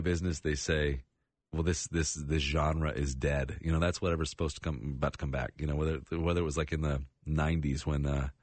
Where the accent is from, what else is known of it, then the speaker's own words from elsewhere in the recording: Birmingham, Alabama, United States; I'm from Birmingham, Alabama.